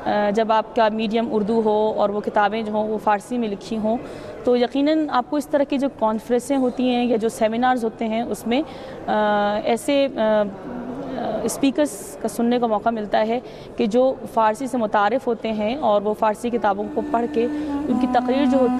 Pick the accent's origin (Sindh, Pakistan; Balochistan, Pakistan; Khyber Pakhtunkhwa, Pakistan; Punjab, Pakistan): Sindh, Pakistan; Karachi; میرا تعلق کراچی سے ہے، میں روزنامہ جنگ کراچی میں بحیثیت صحافی کام کرتی ہوں،